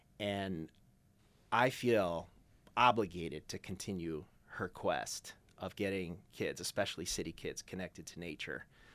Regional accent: United States; I lived in Steuben County. I grew up in Steuben County in a very traditional suburban subdivision.

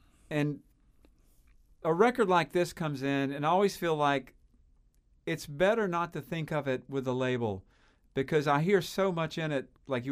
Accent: Knoxville, Tennessee, United States; I grew up in Knoxville. I was born here, in fact, and raised here.

